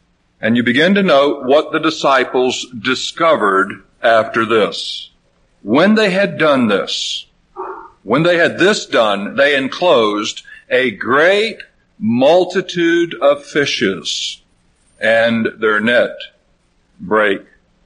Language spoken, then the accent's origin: English; Florida, United States; back in the days when I was growing up in Florida, when much of Florida was still in a fairly pristine condition